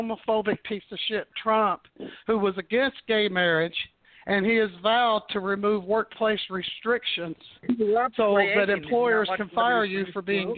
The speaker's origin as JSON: {"language": "English", "town": "Louisville", "region": "Kentucky", "country": "United States", "tie": "born there", "said": "I was born in Louisville, Kentucky. And I tell you what, Kentucky is about the most racist place on the planet."}